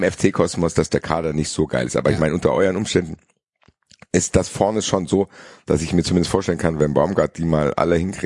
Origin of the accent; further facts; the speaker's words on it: Cologne, North Rhine-Westphalia, Germany; wer mich als Kölner am meisten aufgeregt hätte